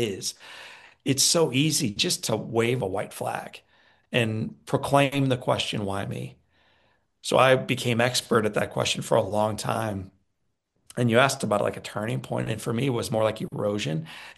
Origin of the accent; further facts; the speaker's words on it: St. Louis, Missouri, United States; when I was a 9-year-old kid, I grew up in St. Louis, Missouri.